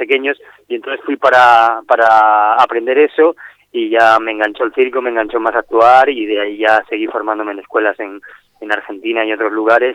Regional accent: Asturias, Spain; porque soy de Asturias

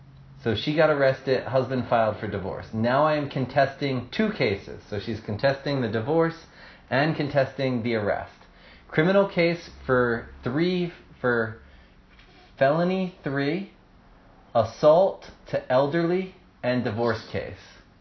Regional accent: India; moved away as an adult; now in United States; I come from India on fiance visa.

